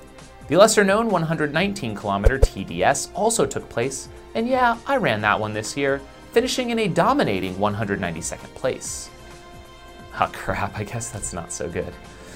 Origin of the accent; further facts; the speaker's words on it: Arizona, United States; Carson Solheim of my home state of Arizona.